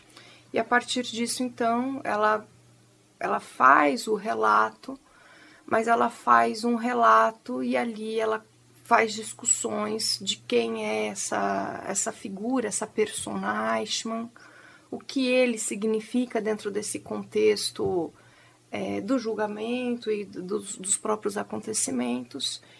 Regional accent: Londrina, Paraná, Brazil; born there; mas eu sou londrinense, nasci em Londrina e fui estudar em Maringá. Aí eu concluí a faculdade e voltei a Londrina.

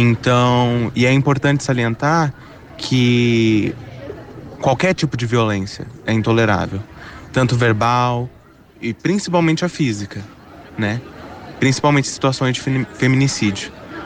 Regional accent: Ribeirão Preto, São Paulo, Brazil; now in Londrina, Brazil; Eu não sou de Londrina, eu vim de Ribeirão Preto, São Paulo

